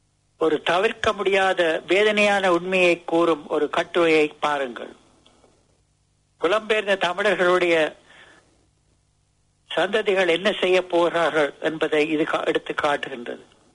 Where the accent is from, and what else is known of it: Northern Province, Sri Lanka; born there; moved away